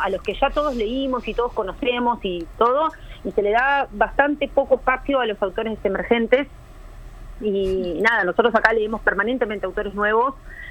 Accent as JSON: {"language": "Spanish", "country": "Argentina", "lives_now": "Uruguay", "said": "yo soy argentina, yo vengo de uh-huh. un país... muy grande, con mucha oferta y con mucha, ¿no?"}